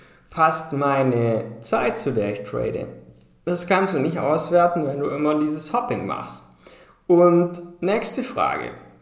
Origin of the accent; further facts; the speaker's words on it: Southern Germany, Germany; ich komme aus Süddeutschland